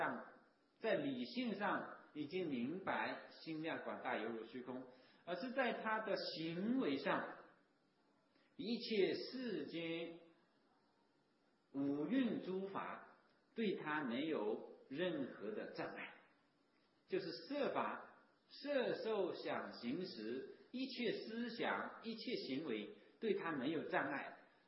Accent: China

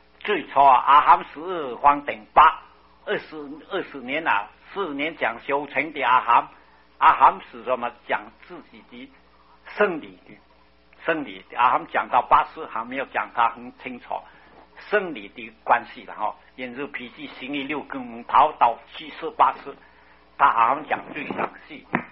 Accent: China; 我是讲我们中国人再不精进啊

